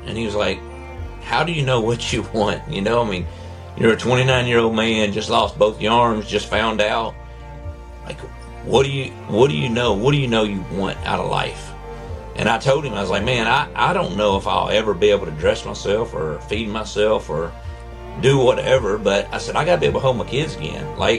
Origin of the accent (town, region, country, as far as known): Owensboro, Kentucky, United States; born or raised there